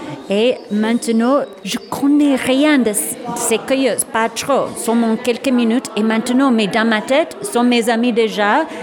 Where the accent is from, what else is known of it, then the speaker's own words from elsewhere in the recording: United States; French is a second language; now in France; Oui, je suis des États-Unis avant.